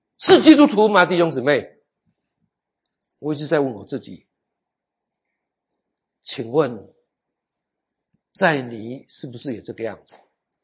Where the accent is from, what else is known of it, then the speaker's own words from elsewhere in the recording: Taiwan; 我是台湾人的教会了，我批评台湾人可以，因为我是台湾人。